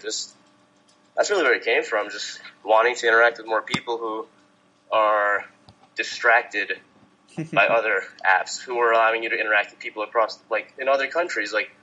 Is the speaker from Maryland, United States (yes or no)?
no; New York City, New York, United States; Like, I grew up in New York City.